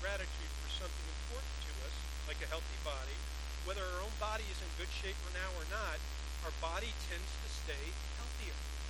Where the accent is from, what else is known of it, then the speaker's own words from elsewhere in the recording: Florida, United States; You know, I grew up in Florida.